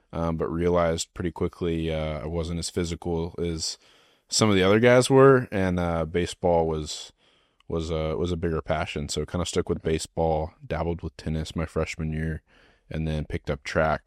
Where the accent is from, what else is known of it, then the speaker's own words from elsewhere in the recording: Aledo, Texas, United States; Yeah, born and raised in Aledo, Texas. Been there my entire life.